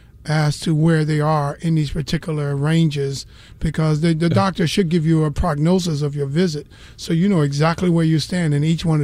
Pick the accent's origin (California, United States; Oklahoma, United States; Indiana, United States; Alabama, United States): Indiana, United States; Gary; By the way, did I tell you I'm from Gary, Indiana?